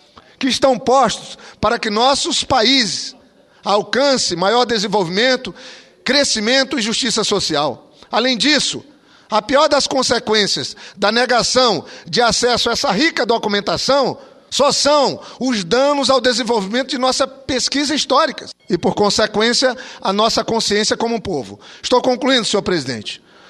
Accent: Acre, Brazil; No Acre, carregamos o orgulho de dizer que o nosso Estado é o único da federação que se tornou brasileiro por opção

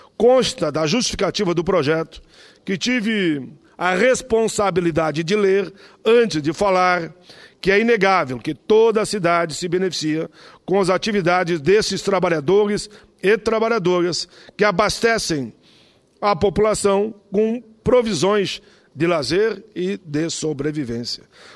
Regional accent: Rio Grande do Sul, Brazil; lá no meu estado, o Rio Grande do Sul.

